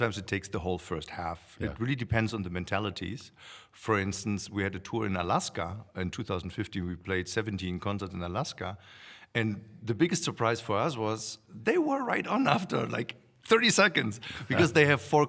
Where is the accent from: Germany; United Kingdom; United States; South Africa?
Germany; Of course, the German roots come because I'm from Germany